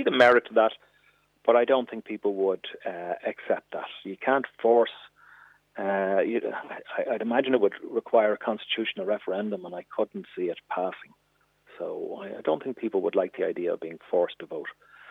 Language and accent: English; Santry, Leinster, Ireland; now in Ballymun, Ireland; Now, I live in Ballymun, and so I certainly know what it's like to live in my community, and I grew up in Santry